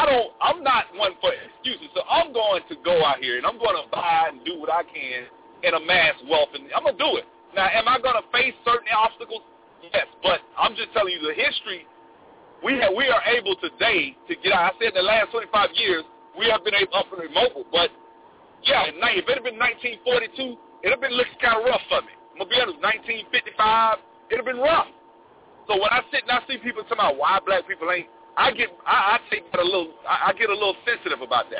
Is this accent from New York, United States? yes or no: no; Montgomery, Alabama, United States; I feel that way profoundly because my people from Montgomery. I'm from Montgomery, Alabama.